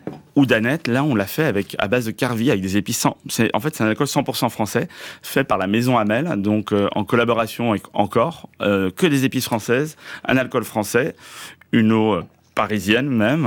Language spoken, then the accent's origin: French; Morocco; Ça va être presque un condiment chez nous au Maroc.